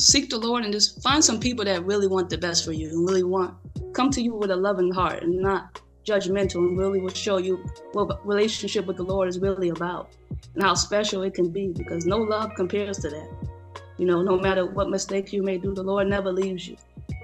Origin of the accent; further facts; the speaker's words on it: Schenectady, New York, United States; Schenectady, New York.